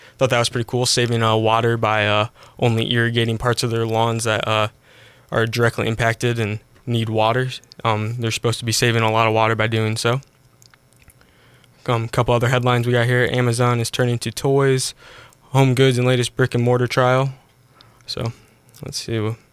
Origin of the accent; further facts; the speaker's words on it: Defiance, Ohio, United States; I'm from Defiance, Ohio.